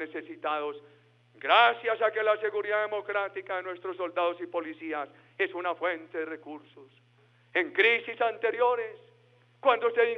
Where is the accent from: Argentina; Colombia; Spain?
Colombia; En mi tierra, a las gallinitas pequeñas las llaman cubanas. En la costa caribe les dicen que quiriques. En otros sitios de Colombia se refieren a esas pequeñas gallinitas como quicas.